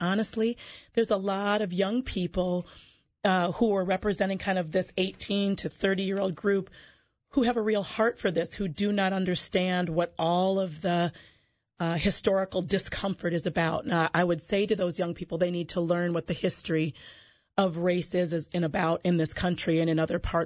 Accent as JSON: {"language": "English", "town": "Saint Paul", "region": "Minnesota", "country": "United States", "tie": "born or raised there", "said": "Well, I'm born and raised here in the Twin Cities, and that is significant in many ways. Growing up in St. Paul, I grew up in a liturgical background that had very, very few persons of color in it"}